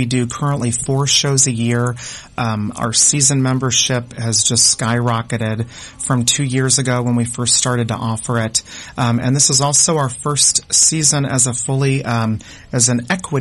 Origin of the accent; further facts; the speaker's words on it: Kansas City, Missouri, United States; Well, Michael and I moved back to Kansas City, which is my hometown, 5 years ago.